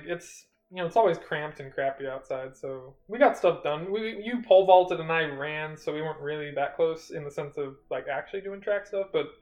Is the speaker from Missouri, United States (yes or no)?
yes; Kansas City, Missouri, United States; born there; Yeah, so I was obviously born in Kansas City, lived on the Missouri side for 2 years of my life, and then actually moved on to the Kansas side